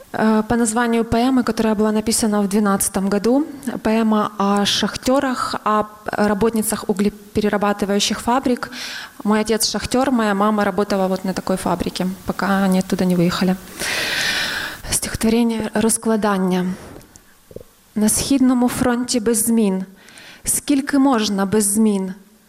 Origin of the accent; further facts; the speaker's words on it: Pervomaisk, Luhansk Oblast, Ukraine; Они были в городе Первомайске Луганской области, откуда я родом.